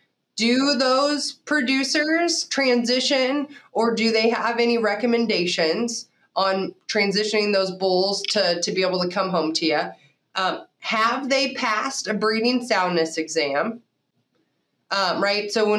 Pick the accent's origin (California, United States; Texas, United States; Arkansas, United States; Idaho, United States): California, United States; So I grew up in Northern California, played sports in high school, volleyball, basketball, softball.